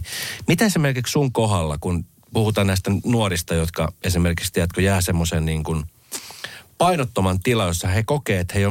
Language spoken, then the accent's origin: Finnish; Colombia; Finnish is a second language; now in Finland; Kun mä oon Kolumbiassa, niin mä en koe, että mä oon kolumbialainen. Kun mä oon Suomessa, mulla on lapsi täällä, mun lapsi on syntynyt täällä, niin väillä mä tunnen, että okei, ehkä mä oon suomalainen.